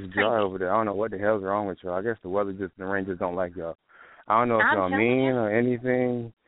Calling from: Florida, United States; I'm actually in Florida. The Sunshine State

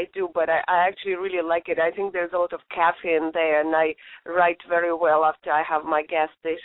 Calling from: San Bruno, California, United States; Yes, it is San Francisco area, but my area is called San Bruno, which is not even East Bay.

